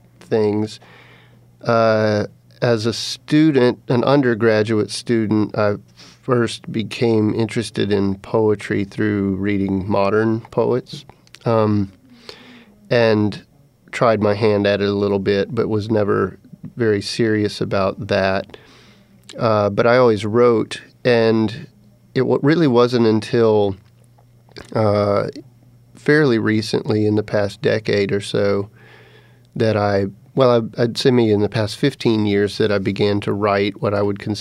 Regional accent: Atlanta, Georgia, United States; now in Athens, United States; I am an English professor at the University of North Georgia, born and raised in Atlanta, but I've lived here in Athens for quite some time in the Athens area.

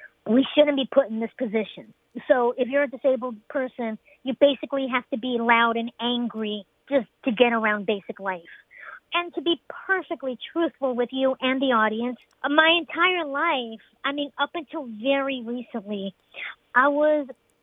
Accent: Los Angeles, California, United States; I grew up in the Los Angeles public school system

